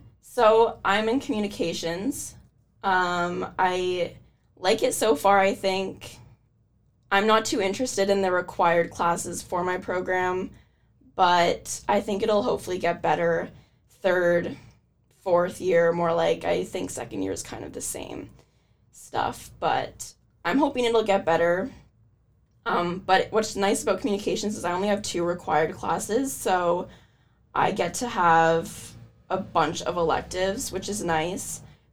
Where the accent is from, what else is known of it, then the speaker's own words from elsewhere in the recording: Ottawa, Ontario, Canada; I am from Ottawa, so I do have to take a 6-hour train ride back home